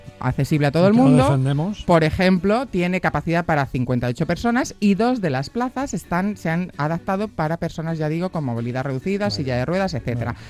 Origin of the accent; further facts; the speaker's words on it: Sigüenza, Castilla-La Mancha, Spain; Yo por mi pueblo lo que haga falta. Como todos sabéis, efectivamente, soy de Sigüenza